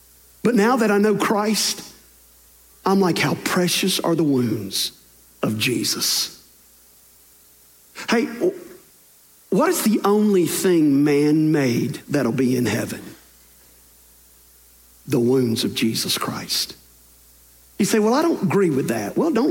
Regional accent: Tennessee, United States; the small little rural high school that I grew up in West Tennessee

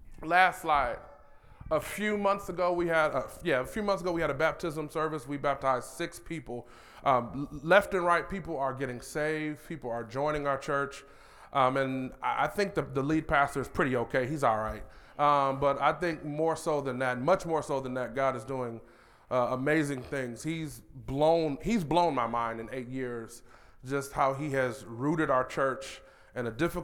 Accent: Detroit, Michigan, United States; I'm from Detroit, Michigan.

